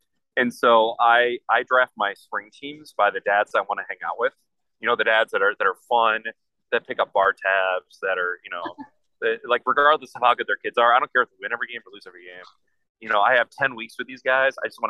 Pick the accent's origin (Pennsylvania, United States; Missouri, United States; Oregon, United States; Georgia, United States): Missouri, United States; St. Louis; I was born and raised in St. Louis, worked for Edward Jones, Mary.